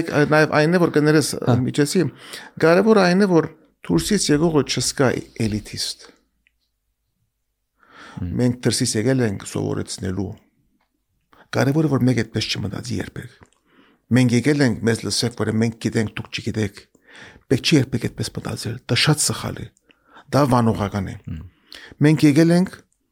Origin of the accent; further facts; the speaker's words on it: Beirut, Beirut Governorate, Lebanon; moved away; ասում եմ ես Բեյրութ եմ ծնվել, այնտեղ ծնվել եմ, 15 տարի այնտեղ ապրել եմ